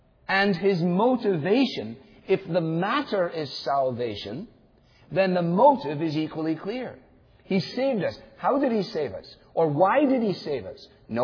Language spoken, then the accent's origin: English; United States; I'm used to paying my own way. I am an American, after all.